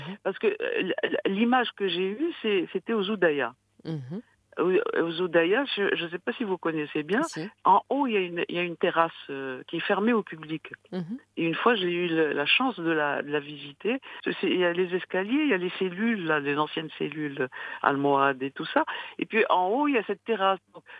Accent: Morocco; on est marocain

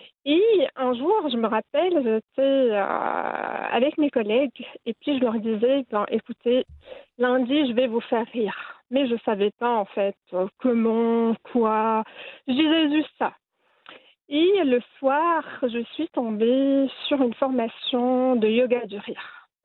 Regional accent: Marrakesh, Marrakesh-Safi, Morocco; moved away as an adult; now in Geneva, Switzerland; Je suis installée à Genève, j'ai fait mes études à Marrakech, donc je suis originaire de Marrakech. Je suis venue en Suisse après mon bac. Je suis restée, en fait, ça fait bientôt 21 ans, 22 ans.

